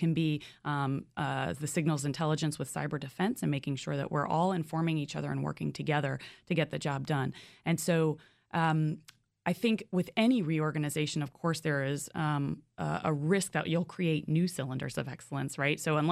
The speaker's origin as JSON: {"language": "English", "town": "University Park", "region": "Maryland", "country": "United States", "tie": "born or raised there", "said": "So I grew up in University Park, Maryland, actually inside the Beltway, a rare native of this area. I was right near the University of Maryland College Park."}